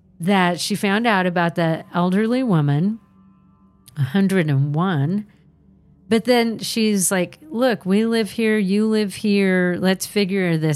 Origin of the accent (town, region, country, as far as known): Ohio, United States; born there; now in Massachusetts, United States